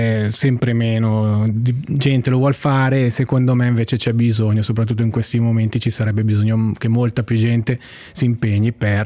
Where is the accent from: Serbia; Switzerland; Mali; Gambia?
Switzerland; Giornico, Ticino; le origini sono sarde, però io sono nato e cresciuto a Giornico, quindi diciamo un po' un miscuglio